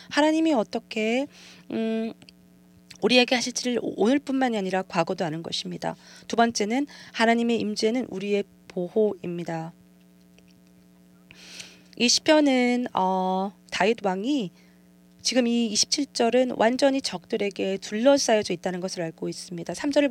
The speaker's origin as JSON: {"language": "Korean", "country": "Australia", "tie": "born or raised there", "said": "저는 호주에서 자랐습니다. 거미를 죽이는 것은 뭐 별로 어려운 일은 아닙니다."}